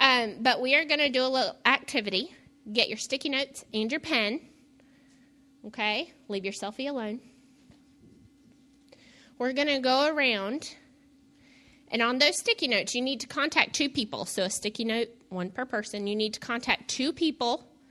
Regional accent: Galax, Virginia, United States; also born or lived in New York; So I was born in New York, for people who don't know. At a very young age, yes. And my parents divorced, and then I came to Virginia. So when I came to Virginia, I lived in Galax for a period of time.

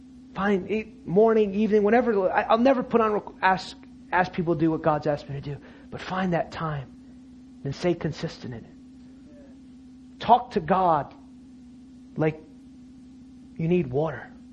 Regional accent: New Jersey, United States; Growing up in New Jersey, in a very type A family, my family was not passive aggressive.

